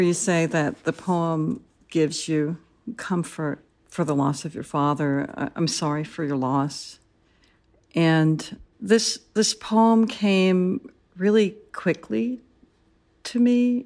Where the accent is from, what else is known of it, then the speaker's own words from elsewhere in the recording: United States; I'm Filipino, yet I don't know the culture. I'm American